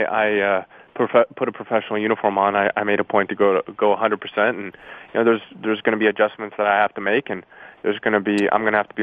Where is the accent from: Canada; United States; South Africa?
Canada; Ontario; It was it was international, and it was in my hometown.